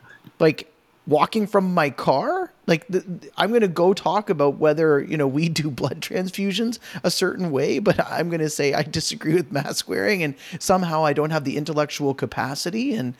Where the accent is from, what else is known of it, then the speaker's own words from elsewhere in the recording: Canada; Canadians have a very younger brother syndrome where we just like to do whatever the US doesn't